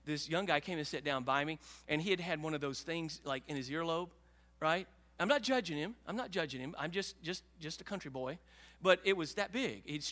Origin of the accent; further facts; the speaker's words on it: Rosebud, United States; growing up in Rosebud, when I moved to Oklahoma City area to go to college, the mid-80s